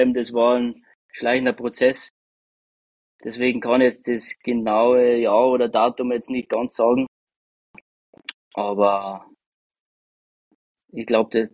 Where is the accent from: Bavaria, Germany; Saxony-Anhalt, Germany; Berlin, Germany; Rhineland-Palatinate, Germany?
Bavaria, Germany; Deggendorf; ich komme aus Deckendorf, aber eigentlich fahrt man nochmal 15 Minuten dann zu mir von Deckendorf. Deswegen, ja, ich wohne schon wirklich im Wald